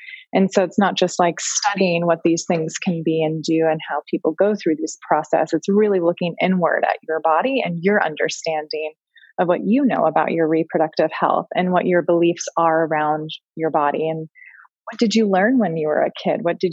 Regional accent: New Jersey, United States; now in Texas, United States; I grew up in New Jersey. I now live in Texas.

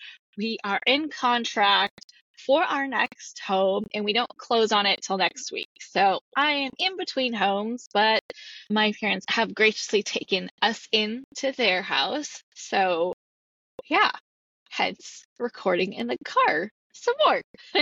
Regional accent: California, United States; I have been born and raised in the Bay Area in California.

